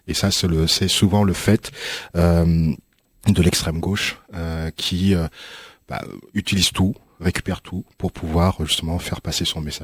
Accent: Paris, Île-de-France, France; Bon, moi, je suis un Parisien

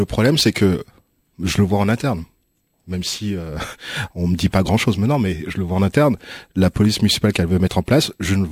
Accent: Paris, Île-de-France, France; Bon, moi, je suis un Parisien

